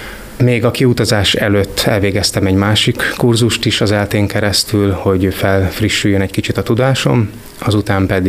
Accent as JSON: {"language": "Hungarian", "town": "Kiskunhalas", "region": "Bács-Kiskun", "country": "Hungary", "tie": "born or raised there", "also_born_or_lived": "Eger / Gyöngyös", "moved": "as an adult", "said": "érettségi után Kiskunhalasról Egerbe költöztem, és ott végeztem el az egyetemet. Onnan pedig Gyöngyösre kerültem ki, ahol körülbelül 4-4,5 évig voltam."}